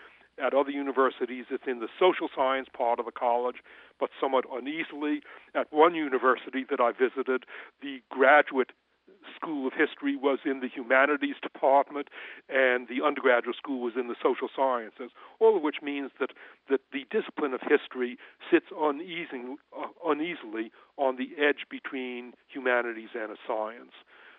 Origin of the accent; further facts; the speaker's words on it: United States; I grew up in the United States, and so I acquired the usual American views